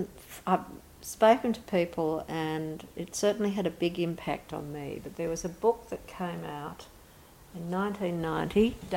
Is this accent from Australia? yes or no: yes; Gilgandra, New South Wales, Australia; when I was growing up in Gilgandra, my grandmother would come into town on Fridays